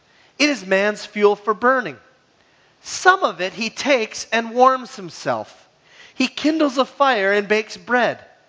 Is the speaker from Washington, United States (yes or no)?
no; Hibbing, Minnesota, United States; I'm from Hibbing, Minnesota. Hibbing was an absolutely beautiful city 150 years ago when they had trees.